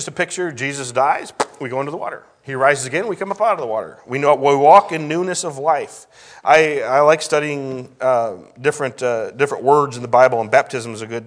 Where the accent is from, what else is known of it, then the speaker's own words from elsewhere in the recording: Adrian, Michigan, United States; I grew up in Adrian, when you probably could leave your doors unlocked.